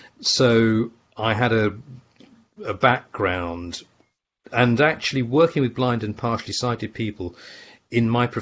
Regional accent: United Kingdom; I'm British. And I work in Britain

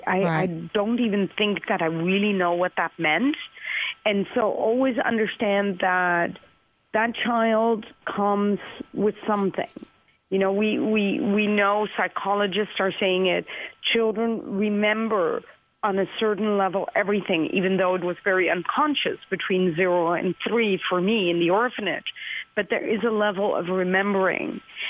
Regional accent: Netherlands; also born or lived in Pakistan; I was adopted from Pakistan all the way to the Netherlands when that was unheard of.

